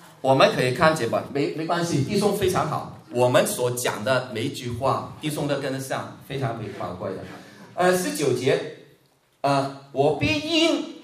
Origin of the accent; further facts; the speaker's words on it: China; 我们中国人，特别是中国人